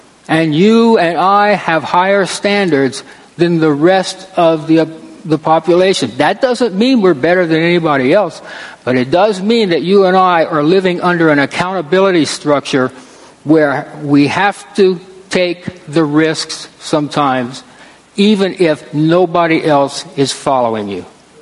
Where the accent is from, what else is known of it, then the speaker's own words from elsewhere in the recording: Louisiana, United States; Now, I'm from South Louisiana, and we know a little bit about floods.